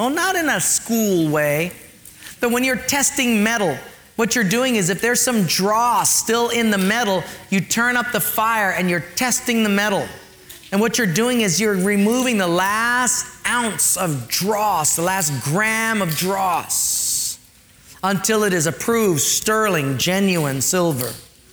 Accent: Hawaii, United States; I was raised in Palola Valley, and at an early age, there was a messy divorce. They split our family up. Half of us went to live in Japan, half stayed here.

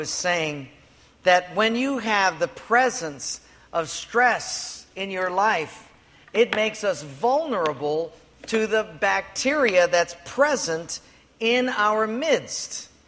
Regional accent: Honolulu, Hawaii, United States; And I'm a boy from Palolo Valley

